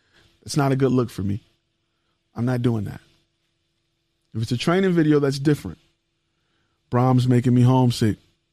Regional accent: Detroit, Michigan, United States; I'm from Detroit. And I come from a place where we handle these problems differently.

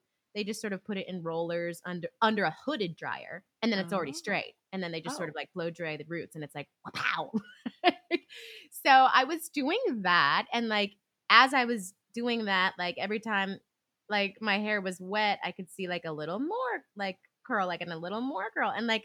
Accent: California, United States; I'm from California and like, you know, we have that desert heat, honey, from Nevada.

